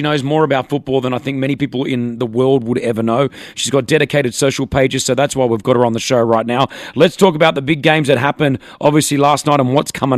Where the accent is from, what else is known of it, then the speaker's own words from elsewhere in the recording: Australia; I know I'm Australian, but my heart is in the UAE.